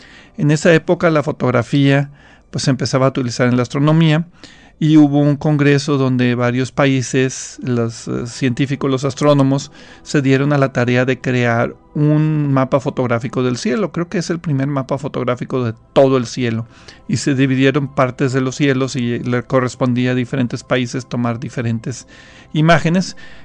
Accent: Mexico; Siendo astrónomo mexicano, he estado bastante aislado de toda la historia de la astronomía en México. Casi toda mi educación astronómica fue en el extranjero. Y entonces, estando aquí en el norte de México

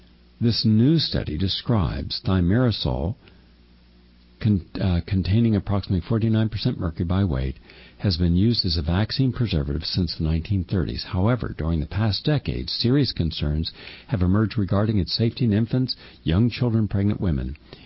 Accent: West Virginia, United States; Editorial from the Charleston Gazette in my home state of West Virginia

